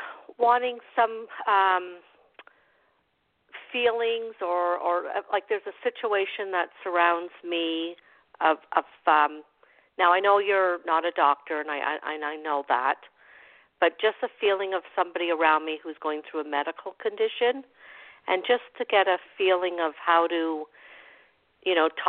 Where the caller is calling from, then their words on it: Ontario, Canada; I'm calling from Ontario.